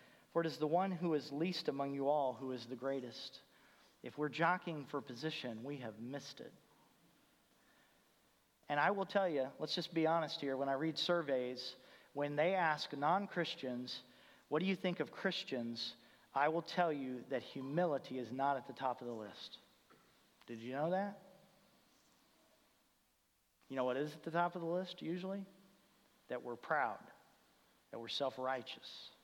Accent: Indianapolis, Indiana, United States; I'm from Indianapolis, if that helps you

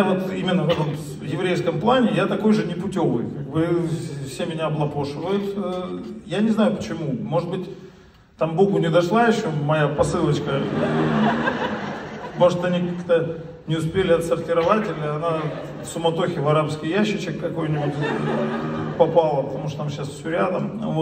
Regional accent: Pyatigorsk, Stavropol Krai, Russia; вот я же с Кавказа, из Пятигорска

